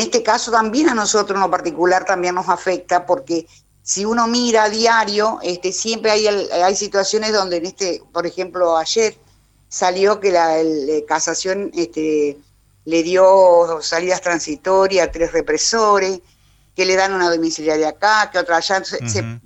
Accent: Argentina; nos cuide como argentino

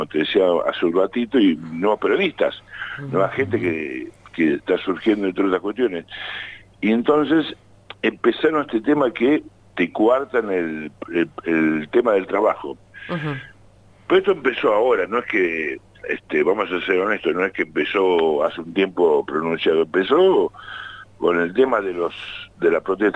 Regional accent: Jujuy, Argentina; Yo no soy nacional, yo soy de Jujuy.

